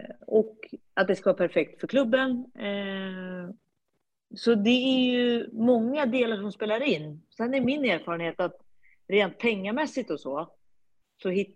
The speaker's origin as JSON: {"language": "Swedish", "country": "Sweden", "said": "Så att jag brukar ju vara hemma i Sverige en gång i månaden har det varit tidigare, men kanske varannan månad i alla fall."}